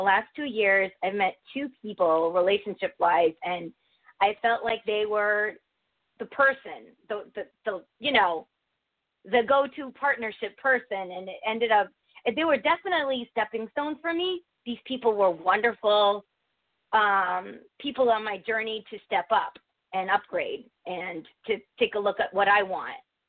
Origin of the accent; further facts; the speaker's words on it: United States; I was born and raised in America.